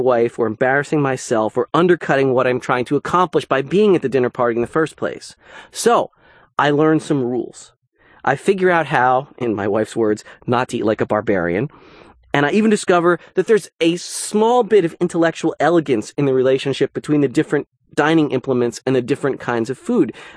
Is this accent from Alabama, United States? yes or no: no; New Jersey, United States; My excuse is that I'm from New Jersey, which isn't fair because other members of my family have lovely table manners.